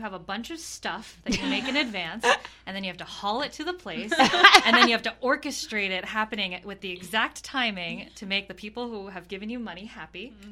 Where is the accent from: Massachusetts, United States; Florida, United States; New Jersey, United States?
New Jersey, United States; now in Austin, United States; I grew up all over Bergen County, and I went to NYU. So most of the time, I respond to that question. I say I'm from New York, but I'm from New Je